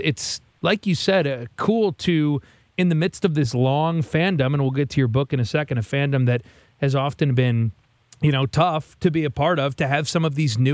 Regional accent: Chicago, Illinois, United States; And I am a recent Mizzou fan, as I'm from Chicago

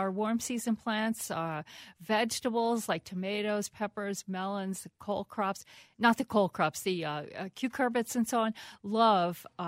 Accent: East Coast, United States; now in Minnesota, United States; I grew up with them on the East Coast, and it was just another insect we learned to live with and adapted to. So we're getting used to that now here in Minnesota.

